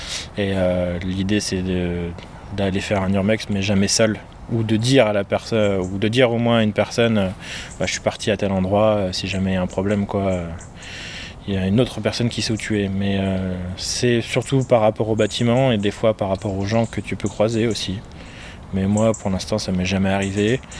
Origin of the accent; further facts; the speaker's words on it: Auvergne-Rhône-Alpes, France; Alors moi j'ai découvert l'urbex quand j'étais petit, en station de ski côté de Grenoble, là où j'ai grandi.